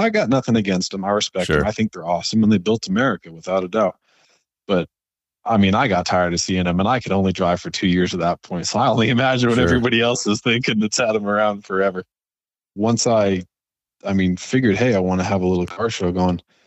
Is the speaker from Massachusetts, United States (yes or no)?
no; Prescott, Arizona, United States; And that's just because I'm from Prescott. I was actually born and raised up here.